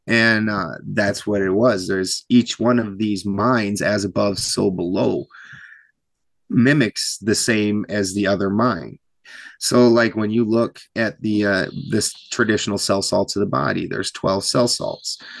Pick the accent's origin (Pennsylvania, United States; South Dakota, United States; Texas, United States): South Dakota, United States; Christy and I were driving to South Dakota and, we were going home. And the worst part is my accent is like nothing compared to the people at home.